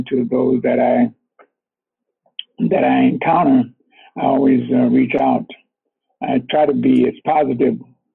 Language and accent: English; Chicago, Illinois, United States; also born or lived in the South; And I've always thought I was born in the South, but I didn't actually grow up in the South. My folks came to Chicago when I was about 7 years old.